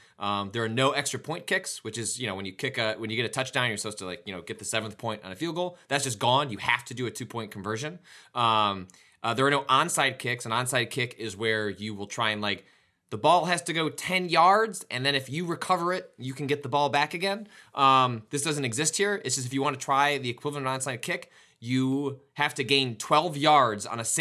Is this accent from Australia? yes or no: no; Chicago, Illinois, United States; there was not a team from Chicago, so I can't default to just, you know, my hometown.